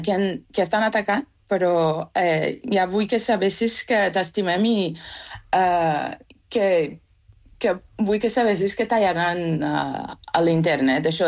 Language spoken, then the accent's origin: Catalan; Isfahan, Iran; Catalan is a second language; moved away as an adult; now in Spain; Jo soc d'Isfahan.